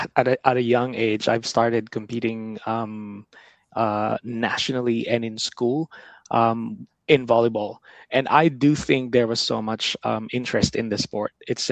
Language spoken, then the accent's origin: English; Central Luzon, Philippines; moved away as an adult; also born or lived in Singapore; I grew up in the Philippines, born and raised in the province of Pampanga. And then after uni and also a couple of years working in the Philippines, I decided to move to Singapore for more work experience.